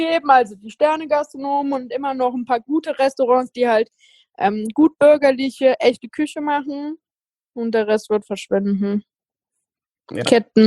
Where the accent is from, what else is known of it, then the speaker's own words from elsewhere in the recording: Cologne, North Rhine-Westphalia, Germany; Ich bin ja auch Kölnerin